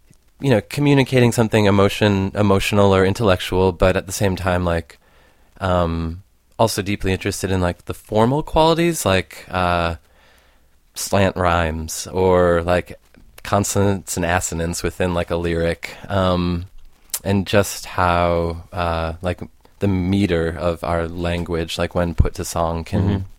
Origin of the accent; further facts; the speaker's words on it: Detroit, Michigan, United States; moved away as an adult; now in Chicago, United States; I grew up in Detroit and then the suburbs of Detroit and then came to Chicago for school.